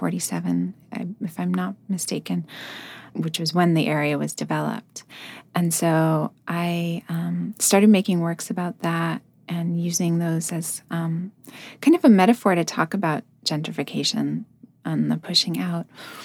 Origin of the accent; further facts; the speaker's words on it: East Coast, United States; And I'm actually from the East Coast originally.